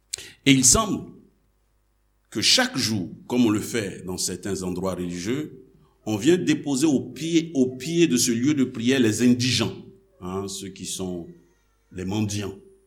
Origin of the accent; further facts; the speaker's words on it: Côte d’Ivoire; en Yacouba de chez moi en Côte d'Ivoire